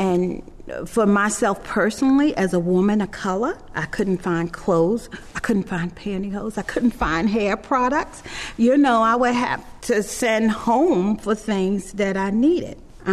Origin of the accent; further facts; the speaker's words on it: Baltimore, Maryland, United States; I grew up in Baltimore, Maryland. And you know, I must tell you, the last place I thought I would live is this far south, because I'm a child of the 60s.